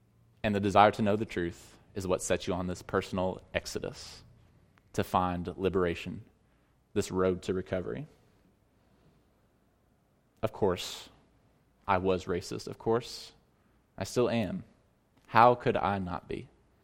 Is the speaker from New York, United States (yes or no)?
no; Texas, United States; where I grew up in Texas, racism was in the air, is in the water we drank.